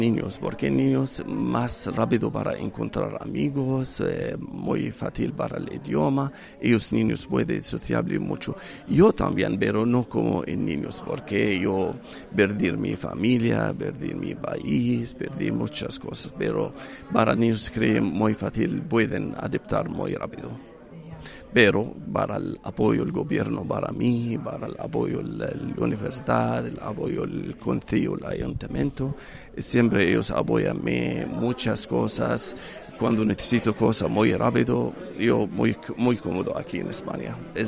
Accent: Kuwait; born there; Spanish is a second language; also born or lived in Egypt; Cuando yo nací en Kuwait, hay guerra en el año 90, después yo fui a Egipto

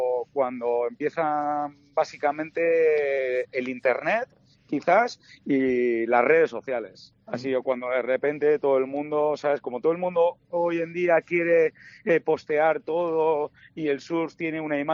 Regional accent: Cantabria, Spain; las personas pues que somos de aquí, que somos de Cantabria

